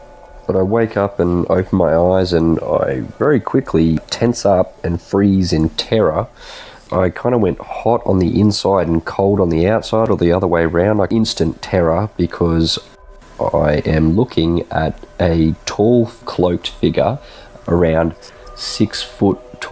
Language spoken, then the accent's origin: English; Brisbane, Queensland, Australia; I'm from Brisbane, Australia.